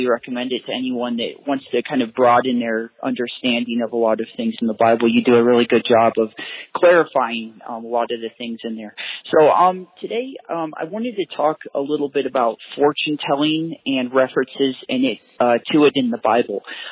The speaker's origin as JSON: {"language": "English", "region": "Colorado", "country": "United States", "said": "I'm 24, and yeah, I'm from Colorado"}